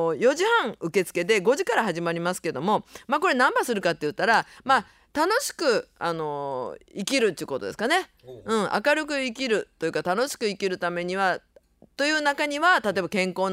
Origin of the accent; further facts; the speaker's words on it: Nagasaki, Japan; accent: Nagasaki dialect; 私はですね、もちろん長崎弁で喋るわけなかけど